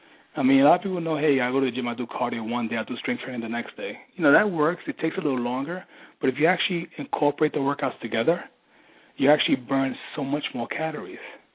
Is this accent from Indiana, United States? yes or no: no; New York, United States; I grew up in the Lower East Side, grew up in a terrible neighborhood.